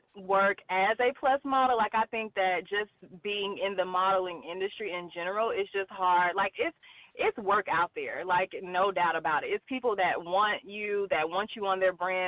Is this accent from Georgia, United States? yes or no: yes; LaGrange, Georgia, United States; I am originally from LaGrange, Georgia. It's like, I don't know if you've ever, you probably never heard of it, but it's like an hour and a half south of Atlanta. It's like borderline Alabama, so that's where my family's from.